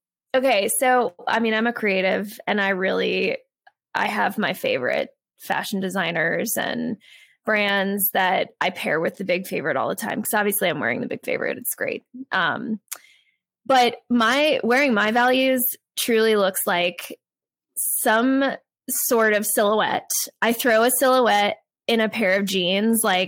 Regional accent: Virginia, United States; I'm actually a Southerner. I grew up in Virginia. I like Southern Virginia.

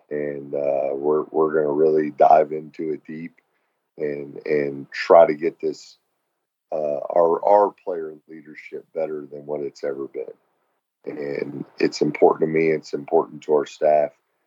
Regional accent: Fort Lauderdale, Florida, United States; I'm from Fort Lauderdale, and everybody in Georgia goes on vacations at PCB.

